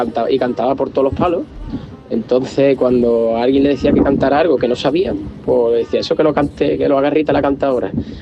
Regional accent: Jerez de la Frontera, Andalusia, Spain; Pues en Jerez, de donde yo soy, se dice mucho eso

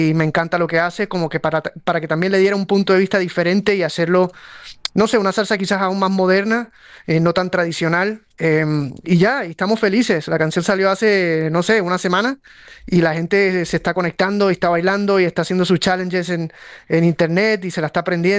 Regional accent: Puerto Rico; ambos nos criamos escuchando salsa. Él es colombiano, yo soy puertorriqueño.

